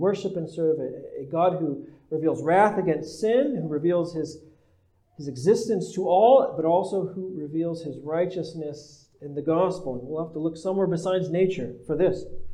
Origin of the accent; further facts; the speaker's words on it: San Diego, California, United States; I grew up in San Diego. I grew up about 15 minutes away from the ocean.